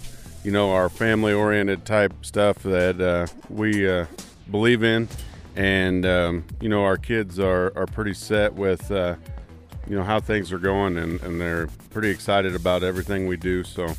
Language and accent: English; Lewiston, United States; No, I'm from Lewiston, so I'm not far away. I live there, and I drive here every day for work.